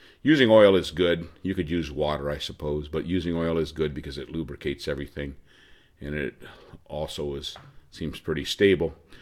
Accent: Oregon, United States; I'm from Oregon.

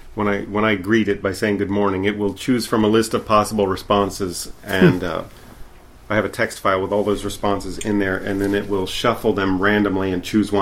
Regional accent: Louisiana, United States; also born or lived in Tennessee / Texas; I am from Louisiana

